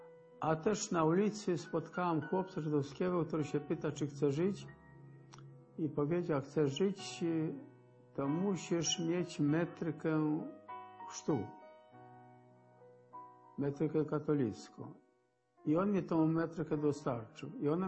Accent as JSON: {"language": "Polish", "town": "Zamość", "region": "Lublin Voivodeship", "country": "Poland", "tie": "born there", "said": "się w Zamościu w 1931 roku. Pochodzę z rodziny żydowskiej."}